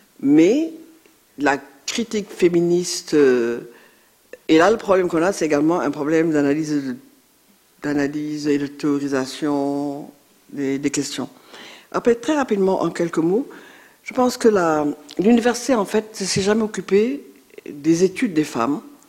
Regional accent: Senegal; Je viens du Sénégal. J'étais à l'université Charanta Diop de Dakar.

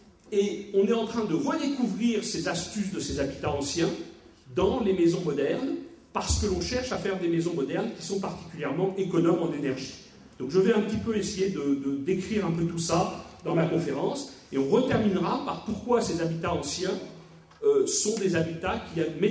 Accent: Bordeaux, Nouvelle-Aquitaine, France; Je suis toujours bordelais pour ma famille, je travaille à Paris et un peu partout dans le monde, mais je suis bordelais pendant le week-end

